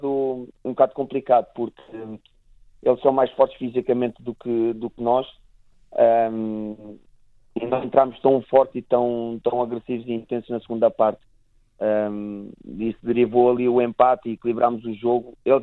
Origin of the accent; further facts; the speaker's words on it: Portugal; Para nós, enquanto atletas e amantes da modalidade, enquanto portugueses